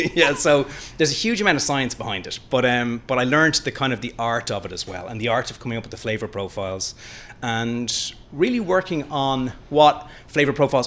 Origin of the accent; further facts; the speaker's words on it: Ireland; I'm Irish.